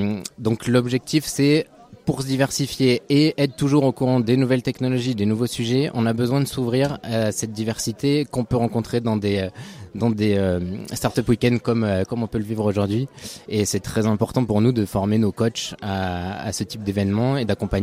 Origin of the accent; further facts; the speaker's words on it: Occitanie, France; il faut dire que je suis originaire de la Lozère